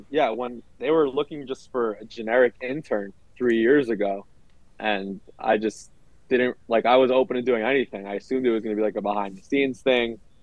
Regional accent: Weston, Florida, United States; Yeah, I grew up in South Florida, a Fort Lauderdale suburb called Weston.

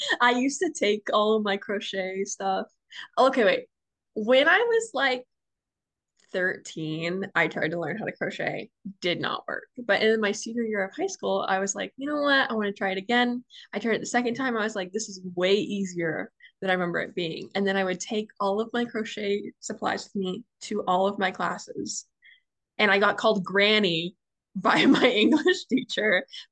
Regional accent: Oklahoma, United States; I'm from Oklahoma, but I am a New York Islanders fan.

